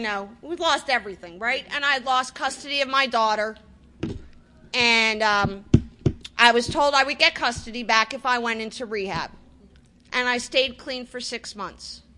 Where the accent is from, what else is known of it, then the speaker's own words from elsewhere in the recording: Philadelphia, Pennsylvania, United States; I'm from Philly, but I got clean in Baltimore. I went to rehab in Baltimore and I stayed and I lived down here for 3 years.